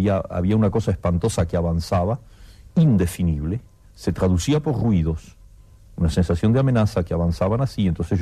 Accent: Argentina; yo estaba traduciendo mi reacción como argentino frente a lo que sucedía en la política

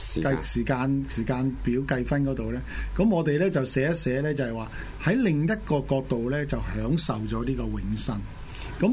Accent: China; 我係要提醒一下我哋中國人嘅傳統嘅觀念嚟講咧

